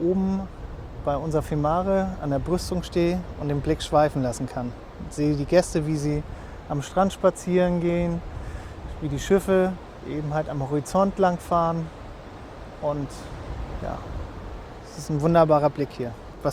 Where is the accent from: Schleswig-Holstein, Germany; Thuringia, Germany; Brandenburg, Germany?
Schleswig-Holstein, Germany; Lübeck; born there; now in Fehmarn, Germany; das Wasser und die Ostsee hat mich von meinem ersten Tag quasi an begleitet, da ich gebürtiger Lübecker bin. Und jetzt bin ich eben halt quasi angekommen, wo ich hin wollte, ans Meer.